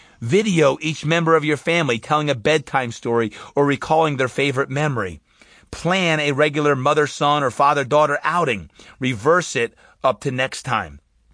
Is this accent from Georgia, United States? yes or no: no; Brick, New Jersey, United States; I grew up in Brick, New Jersey, on the shore.